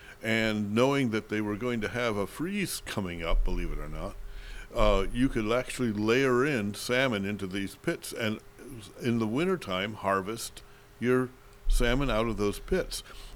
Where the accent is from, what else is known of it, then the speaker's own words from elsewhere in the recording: Michigan, United States; I was talking to you before the show about the fact that I'm from Michigan, and if you're in Michigan, you can go up to the northern edges of the Lower Peninsula to a little town called Leland